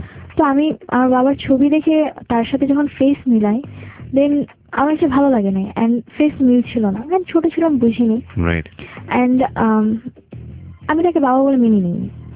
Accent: Dhaka, Dhaka Division, Bangladesh; আমি আমার আজকে 18 বছর বয়স। আমি ছোটবেলা থেকে বড় হয়েছি ঢাকাতেই।

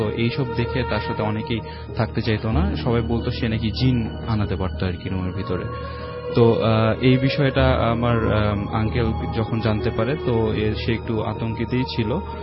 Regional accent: Mirpur, Dhaka Division, Bangladesh; মিরপুর থেকে এসেছি।

